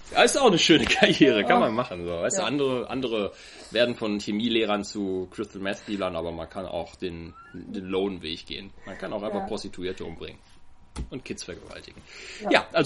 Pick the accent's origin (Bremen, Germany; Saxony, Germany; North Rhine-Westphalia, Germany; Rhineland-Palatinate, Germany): North Rhine-Westphalia, Germany; Wir kommen alle aus dem Ruhrgebiet.